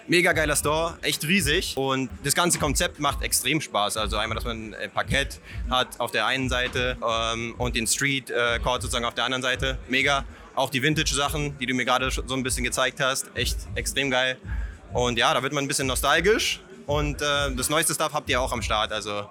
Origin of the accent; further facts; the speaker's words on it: Berlin, Germany; Und ich bin ja Berliner, deswegen freue ich mich immer, wenn ich mal in Town bin.